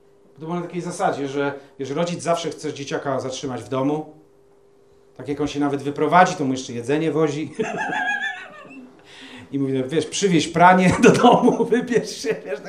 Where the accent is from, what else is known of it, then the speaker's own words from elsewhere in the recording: Germany; ktoś zaczyna źle mówić o Niemcach, to wtedy też od razu wiem, kim jestem. Jestem Niemcem.